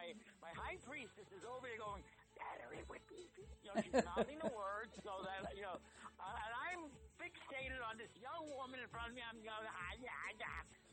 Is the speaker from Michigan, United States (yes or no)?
no; Jersey City, New Jersey, United States; I was initiated back in my hometown of Jersey City.